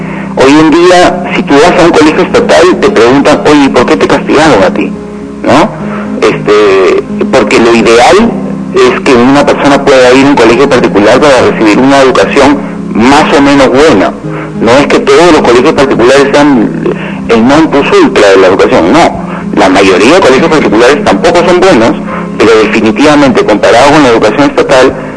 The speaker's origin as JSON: {"language": "Spanish", "country": "Peru", "said": "como peruano"}